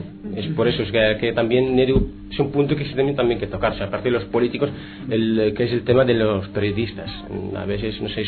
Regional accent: Morocco; Y yo soy marroquí y nunca he visto el Sáhara.

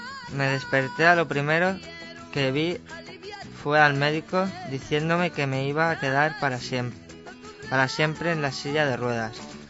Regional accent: Sant Joan de les Abadesses, Catalonia, Spain; born there; Tengo 36 años, nací en San Juan de las Abadeses, Girona.

